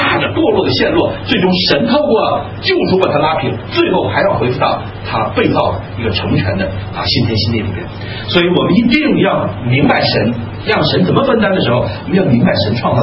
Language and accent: Chinese; China; 这个不同寻常的就是不同于我们中国人的气质啊！